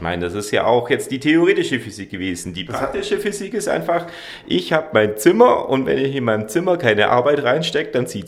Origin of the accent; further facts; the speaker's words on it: Ulm, Baden-Württemberg, Germany; Ich bin in Ulm groß geworden.